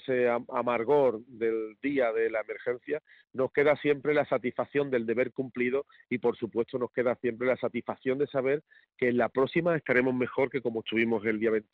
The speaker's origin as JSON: {"language": "Spanish", "region": "Andalusia", "country": "Spain", "said": "el nombre de todos los que somos españoles y principalmente andaluces, porque los andaluces tenemos una idiosincrasia muy diferente al del resto de los españoles"}